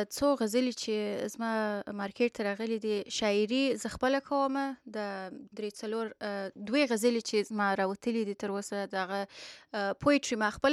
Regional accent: Kandahar, Afghanistan; also born or lived in Kabul; now in United States; زه په اصلا د افغانستان یم، د کندهار په سر کې زیږیدلې یم او کندهار کې یو څو کاله په کندهار کې وم. هلته مې مکتب ویلی دی، بیا کابل کې مې مکتب خلاص کړی دی او په 2007 کې رالم یونایټډ سټیټس ته

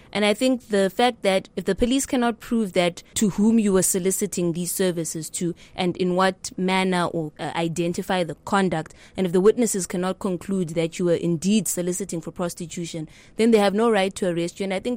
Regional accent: Kwekwe, Midlands, Zimbabwe; I'm 28 years old. I grew up in Zimbabwe. I was born in Kwekwe, and that's where my parents are based.

